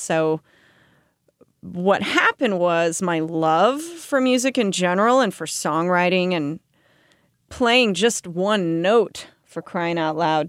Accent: Concord, California, United States; now in Sacramento, United States; Originally, I grew up in Concord. I've been in the Sacramento area for about 10 years.

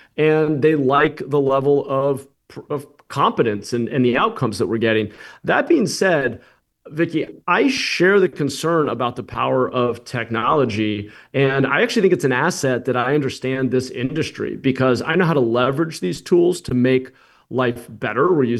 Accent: Watsonville, California, United States; So I grew up outside of Watsonville in the unincorporated rural area of Santa Cruz County in farmland, surrounded by fields.

